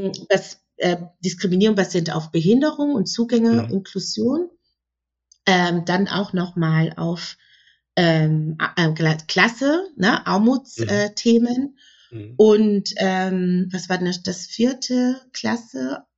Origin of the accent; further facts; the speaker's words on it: Baden-Württemberg, Germany; Ich komme aus dem Schwäbischen